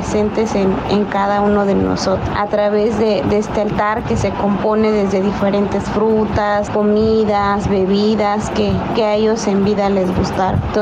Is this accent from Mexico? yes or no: yes; Santa Rosa de Lima, Oaxaca, Mexico; soy de Santa Rosa de Lima, Villa de Tutepec.